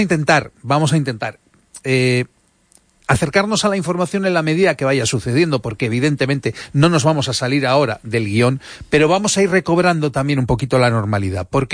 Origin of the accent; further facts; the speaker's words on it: Erandio, Basque Country, Spain; Yo soy de Erandio